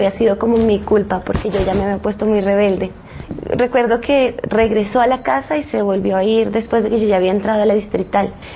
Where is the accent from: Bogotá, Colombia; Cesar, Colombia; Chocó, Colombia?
Bogotá, Colombia; born there; Y mi familia materna es de colonización antioqueña, del norte del Tolima. Como que soy bogotana porque nací aquí, pero no tengo una raíz bogotana. Yo me siento del Tolima, de Cundinamarca, de Boyacá.